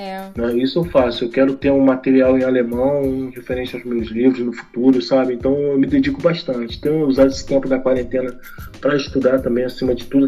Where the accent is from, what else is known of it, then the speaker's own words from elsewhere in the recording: Rio de Janeiro, Brazil; eu morei no Rio, né, cara? Eu nasci no Rio, morei a maior parte da minha vida no Rio de Janeiro